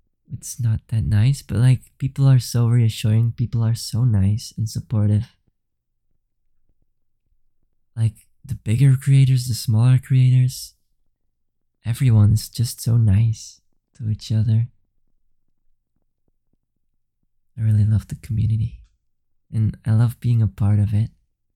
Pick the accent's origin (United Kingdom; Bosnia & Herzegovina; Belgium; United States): Belgium; English is a second language; I'm from Belgium. I'm not even an English-speaking person.